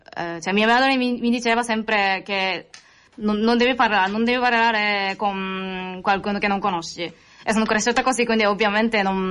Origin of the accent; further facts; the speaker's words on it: Tokyo, Japan; Italian is a second language; now in Bologna, Italy; Sì, io ho vissuto sempre a Tokyo.